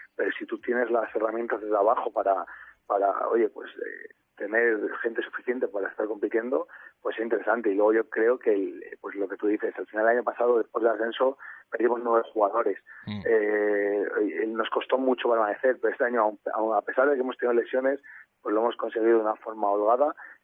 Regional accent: Salamanca, Castile and León, Spain; para los que somos de Salamanca

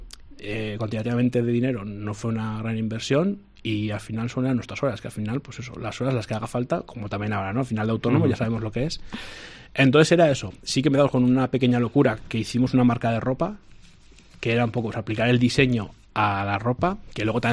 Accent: Barañáin, Navarre, Spain; yo soy de Barañáin, dos amigos de Barañáin

